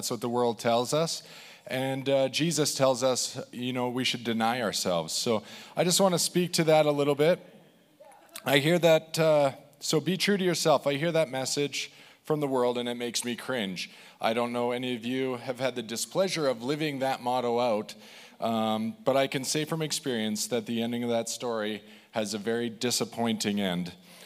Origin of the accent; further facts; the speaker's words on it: Wetaskiwin, Alberta, Canada; I grew up in Wetaskiwin with the likes of Jeremy Blackwood, Ben Darwin, Kendra Bigelow, the Canole Boys.